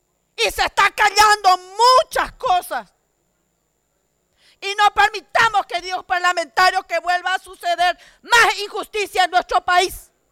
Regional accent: Paraguay; Y pido como mamá, como paraguaya, al presidente, a los ministros

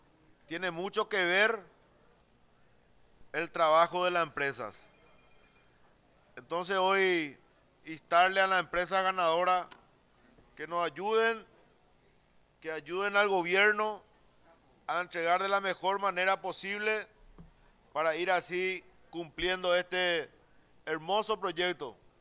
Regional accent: Caazapá, Paraguay; Realmente estoy muy contento como paraguayo, como diputado, como casapeño

